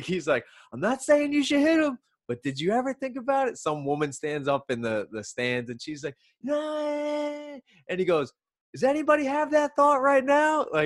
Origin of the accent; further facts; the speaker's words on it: Long Island, New York, United States; We're white dudes from Long Island.